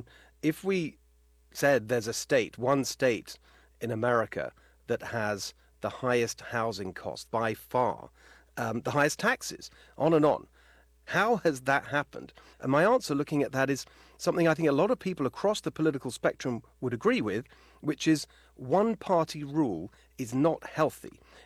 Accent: United Kingdom; now in United States; People will hear from my accent. I'm originally from the UK. My parents are actually Hungarian, but we moved here in 2012.

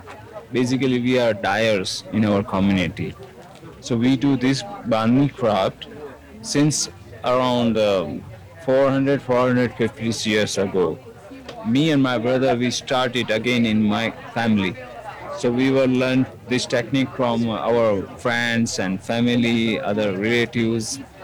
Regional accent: Gujarat, India; I'm from Gujarat.

